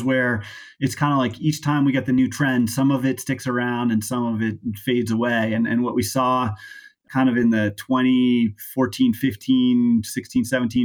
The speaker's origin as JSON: {"language": "English", "town": "Aspen", "region": "Colorado", "country": "United States", "tie": "born or raised there", "said": "I grew up in Aspen."}